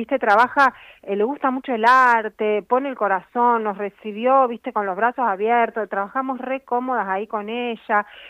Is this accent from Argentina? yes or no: yes; Rosario, Santa Fe, Argentina; also born or lived in Esquina; tenemos un vínculo muy cercano con Esquina, si bien somos de Rosario, pero hemos vivido mucho tiempo ahí, yéndolo a visitar a mi papá y todo.